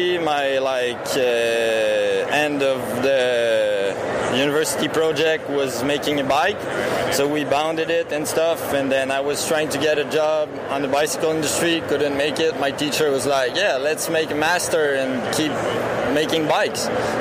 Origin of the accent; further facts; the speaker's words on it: Mont-Sainte-Anne, Quebec, Canada; From Quebec in Canada, from Mont-Saint-Anne, where we've been used to, where we host the World Cup for 30 years.